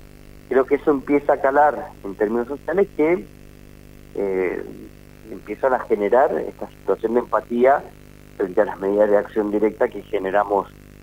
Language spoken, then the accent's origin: Spanish; Argentina; lo que nos está pasando como pueblo argentino